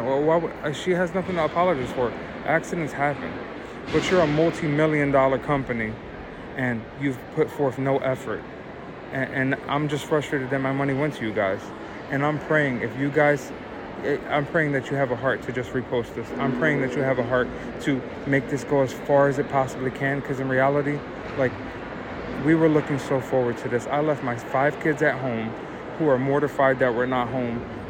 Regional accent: United States; I'm in Canada right now, so I'm a foreigner in a foreign country. I'm from America

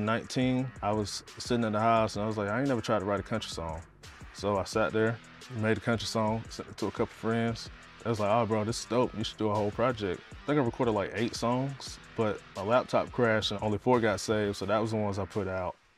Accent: Willacoochee, Georgia, United States; I'm from Willacoochee, Georgia. It's a population of like 1,200.

